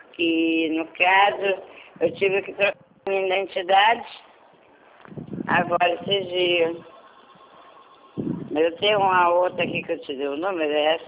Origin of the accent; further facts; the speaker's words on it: Rio de Janeiro, Brazil; Sou do Rio de Janeiro.